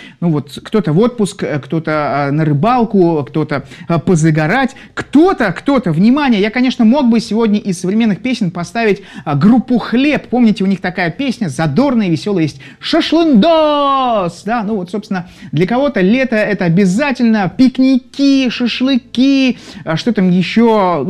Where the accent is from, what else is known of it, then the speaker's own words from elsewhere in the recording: Saint Petersburg, Russia; я из Петербурга, из Санкт-Петербурга, города на Неве, Северная Невеция.